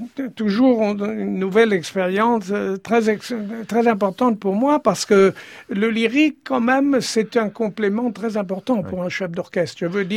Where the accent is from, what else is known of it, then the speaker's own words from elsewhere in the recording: Marseille, Provence-Alpes-Côte d'Azur, France; born there; Je suis né à Marseille.